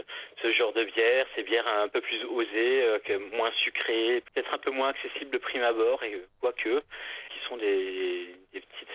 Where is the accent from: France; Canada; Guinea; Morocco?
France; Grand Est; now in Drôme, France; Je suis alsacien, ce qui est totalement pas allemand. Mais j'ai grandi dans un milieu culturel où on buvait de la bière assez facilement.